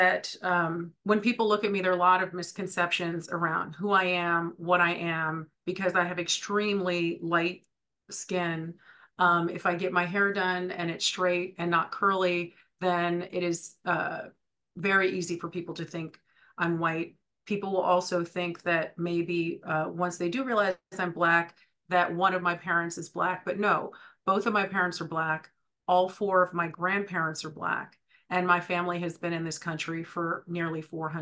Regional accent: Berkeley, California, United States; now in New York, United States; I am in the New York City tri-state area. I live in New York and I grew up in Berkeley, California.

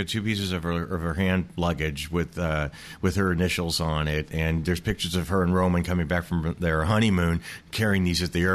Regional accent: Detroit, Michigan, United States; well, I'm from Detroit, yeah. So like Ontario is like right across the river

